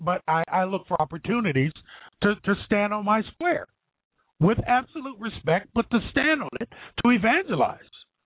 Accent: Ohio, United States; from Central Ohio.

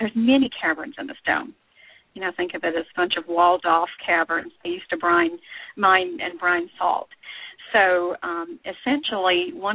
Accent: Louisiana, United States; And I'm from Louisiana as well, and I have family in Cajun country, and my family goes back over about 160 years in the Acadiana area. So it's my home place, you know.

